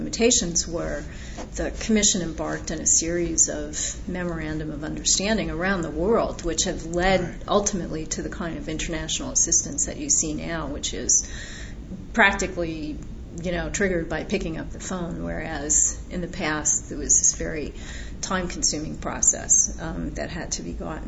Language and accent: English; New York, United States; What happened was I'm from New York and had always wanted to return